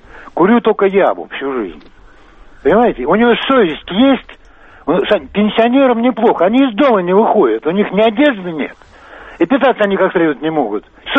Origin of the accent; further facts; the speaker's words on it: Moscow, Russia; я пенсионер из Москвы.